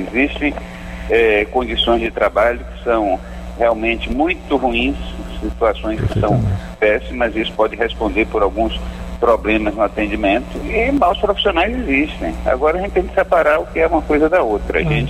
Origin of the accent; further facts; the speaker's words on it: Brazil; E nós temos aqui, como brasileiros, a gente tem que defender o interesse do Brasil